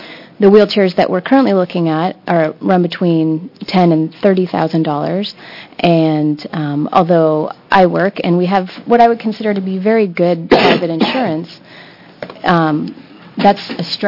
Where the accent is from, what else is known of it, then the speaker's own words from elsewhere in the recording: Portland, Oregon, United States; also born or lived in Alaska; I grew up in Portland, but we've been living in Alaska for about 11 years. After her diagnosis, we moved to Portland to be near my family.